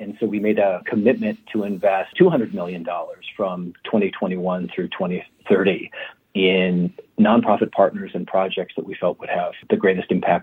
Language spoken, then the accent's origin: English; Waterloo, Iowa, United States; I, like many John Deere employees, we grew up in the Midwest. My family's from the Waterloo, Iowa community. And for those of us who are from Waterloo, Iowa, John Deere has been ever present.